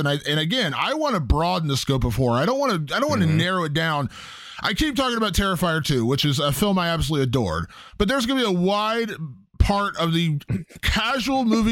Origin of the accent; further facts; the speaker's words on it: Cincinnati, Ohio, United States; They filmed this movie in my hometown, Cincinnati, Ohio, in a little town east of there called Chillicothe, which is actually close, very close to where I actually grew up.